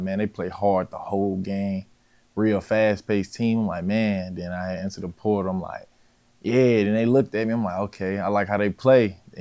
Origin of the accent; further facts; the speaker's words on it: Alabama, United States; And, you know, I'm from Alabama. I'm used to the heat, the humidity, and all that.